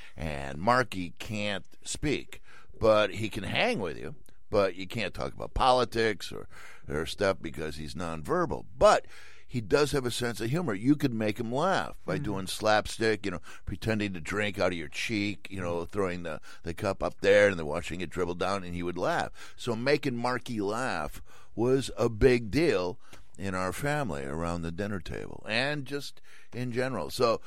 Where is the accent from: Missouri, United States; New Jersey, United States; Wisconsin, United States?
Wisconsin, United States; Milwaukee; now in San Francisco, United States; So I came to San Francisco. Chicago already had an attitude about me because I was from Milwaukee, and that would have persisted.